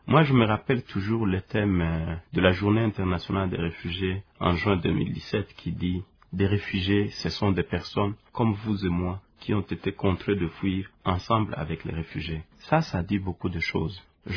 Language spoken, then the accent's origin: French; DR Congo; je suis congolais